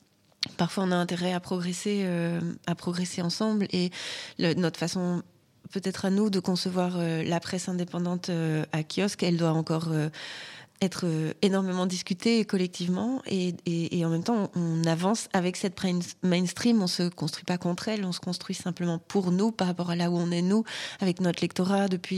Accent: France; moved away as an adult; now in Belgium; moi je suis française, je vis en Belgique depuis une quinzaine d'années maintenant

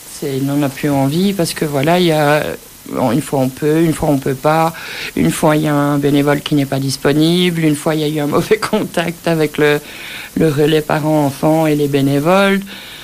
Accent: Charleroi, Wallonia, Belgium; Moi, je suis de Charleroi.

